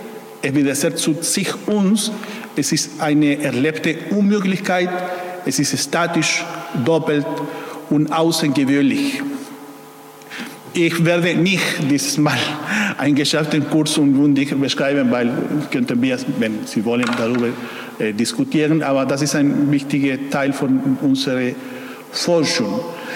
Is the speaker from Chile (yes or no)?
yes; Chile; Und bei uns in Chile, in unserer Umgangssprache, das ist was für mich sehr interessant.